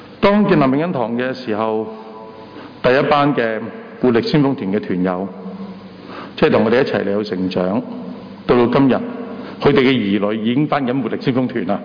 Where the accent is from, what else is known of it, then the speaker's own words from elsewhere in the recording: Hong Kong; 我香港土生土长，我未翻过大陆。